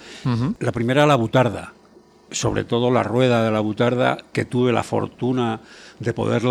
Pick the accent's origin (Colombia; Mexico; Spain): Spain; Toledo, Castilla-La Mancha; vengo de Toledo.